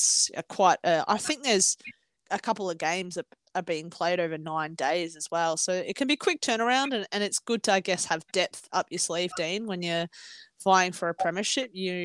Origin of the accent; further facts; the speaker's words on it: Australia; And we, as an Australian cricket fan and as a North Melbourne women's fan, you love to see it.